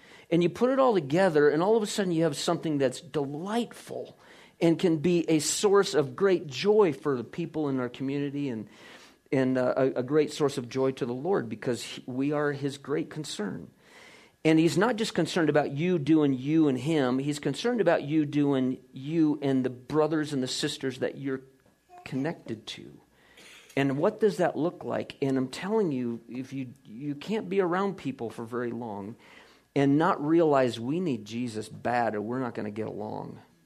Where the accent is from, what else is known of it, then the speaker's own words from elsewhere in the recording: Iowa, United States; growing up in Iowa, we were grain farmers.